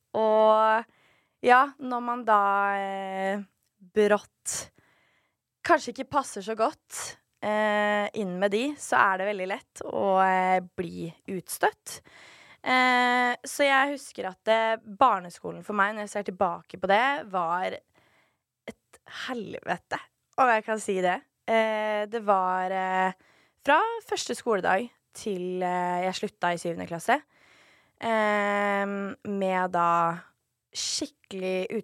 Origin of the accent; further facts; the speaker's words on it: Nesodden, Akershus, Norway; Men generelt oppveksten på Nesodden var jævlig.